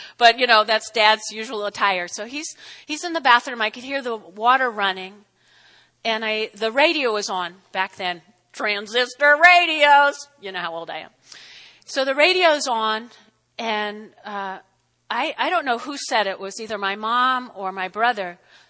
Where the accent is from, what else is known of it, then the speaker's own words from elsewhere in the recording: United States; But, you know, I was raised only in the United States.